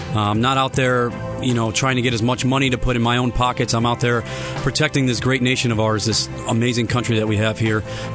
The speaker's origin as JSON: {"language": "English", "town": "Mokena", "region": "Illinois", "country": "United States", "said": "I'm originally from Mokena, Illinois, south suburbs. I joined the Marine Corps when I was 22 years old."}